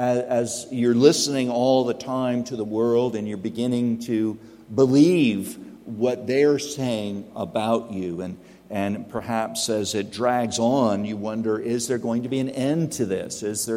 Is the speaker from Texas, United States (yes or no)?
yes; Texas, United States; also born or lived in Oklahoma; I'm from Texas, and I'm pastor for 27 years in Oklahoma, in the Dallas-Fort Worth metro area, and the Oklahoma City metro, and the Tulsa metro area.